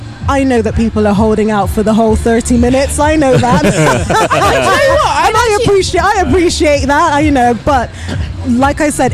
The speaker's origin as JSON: {"language": "English", "town": "Bristol", "region": "South West England", "country": "United Kingdom", "said": "so I'm from Bristol."}